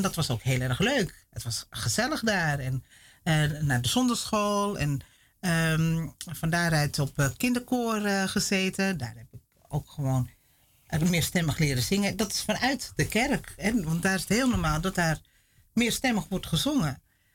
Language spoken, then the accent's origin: Dutch; Wormerveer, North Holland, Netherlands; born there; ik ben geboren in Wormerveer, dus, in de Molukse wijk.